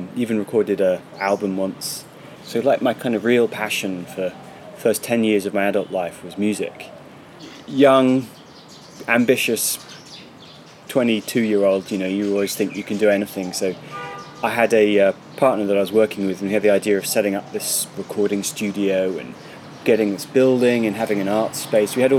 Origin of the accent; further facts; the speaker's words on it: United Kingdom; I'm being British, having this sort of self-depreciating thing.